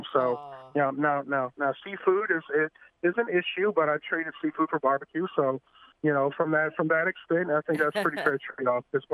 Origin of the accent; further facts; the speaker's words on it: New Orleans, Louisiana, United States; But see, I'm from New Orleans, born and raised, and I've only been here 7 months